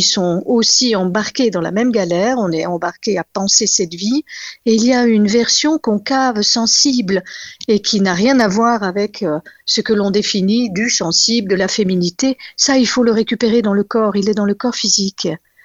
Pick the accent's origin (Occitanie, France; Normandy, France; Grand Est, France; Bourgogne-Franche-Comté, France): Grand Est, France; born there; je suis née dans les Vosges, donc c'est une terre riche de sensations, riche de sensibles, riche de mémoire, extrêmement riche de mémoire.